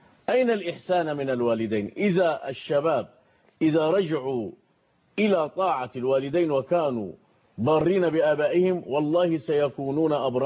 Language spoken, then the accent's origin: Arabic; Suez, Suez Governorate, Egypt; بلادنا مصر، وتحدث عنها الكثير والكثير. وما قال فضيلة الشيخ عندنا في السويس